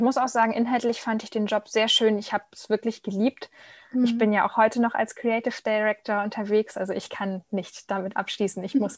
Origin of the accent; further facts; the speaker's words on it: Lübeck, Schleswig-Holstein, Germany; Ich bin momentan 32 Jahre alt. Ich komme aus Lübeck, aus dem hohen Norden